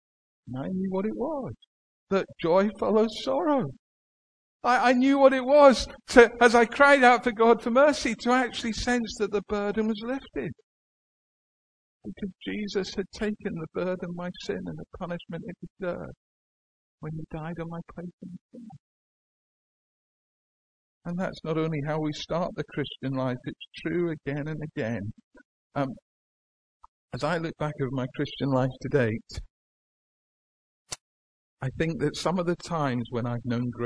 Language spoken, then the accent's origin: English; Edinburgh, Scotland, United Kingdom; I grew up in Edinburgh